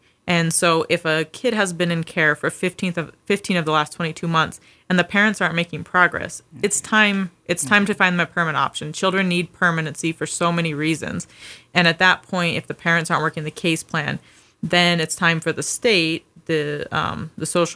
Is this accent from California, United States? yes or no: no; Priest River, Idaho, United States; I'm from Priest River, Idaho. I was actually born at Bonner General Hospital